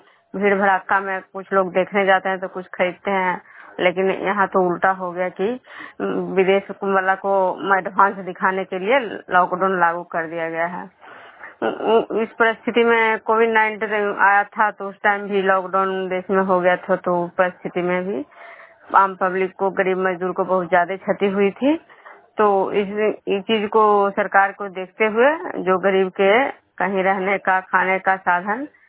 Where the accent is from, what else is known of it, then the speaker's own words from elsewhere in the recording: Khajra, Bihar, India; मैं बिष्णुपुर ग्राम खजरा पंचायत नालंदा जिला नगर निवासी प्रखंड के निवासी हूँ।